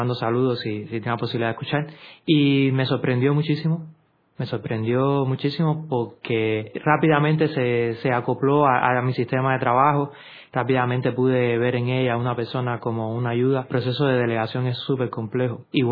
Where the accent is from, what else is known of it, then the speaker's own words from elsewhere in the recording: Isla de la Juventud, Cuba; Yo cuando me gradué, vengo de la Isla de la Juventud, cuando me gradué me quedé en la universidad impartiendo clases de contabilidad